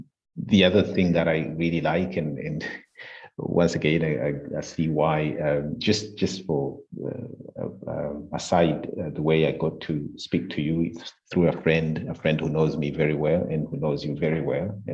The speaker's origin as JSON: {"language": "English", "country": "Burundi", "second_language": "English", "said": "because I come from Burundi, it's a French speaking, and there was that question, can he do a master's in English?"}